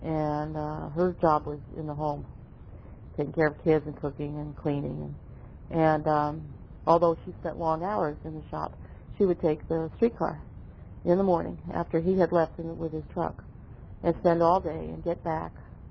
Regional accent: San Francisco, California, United States; born there; I was born in San Francisco. I was born in 1932 at the height of the Depression.

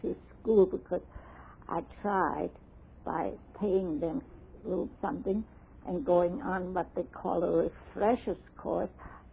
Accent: New York, United States; And I came from New York, where you had three different ways to go all over in the city

